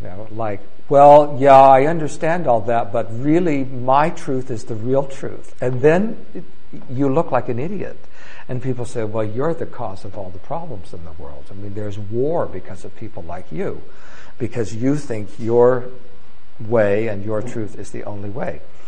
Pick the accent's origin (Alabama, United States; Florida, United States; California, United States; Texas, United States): California, United States; now in Switzerland; from Switzerland and originally from California.